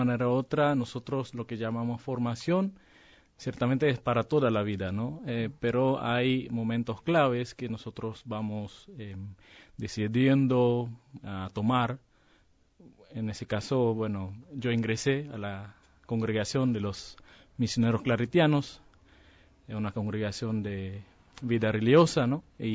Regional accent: Philippines; Spanish is a second language; Nosotros como filipinos somos más fanáticos de lo que es básquet.

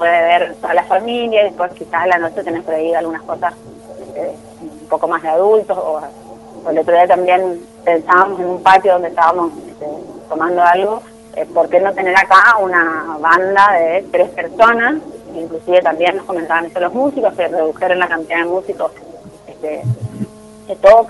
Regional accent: Corrientes, Argentina; que somos los correntinos capitalinos

